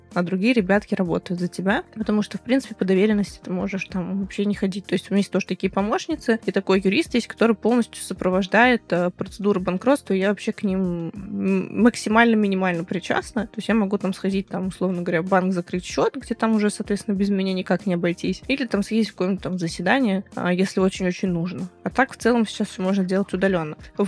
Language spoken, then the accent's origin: Russian; Samara, Samara Oblast, Russia; now in Moscow, Russia; Сейчас я не так давно переехала в Москву, я вообще из Самары, да, то есть я жила в Самаре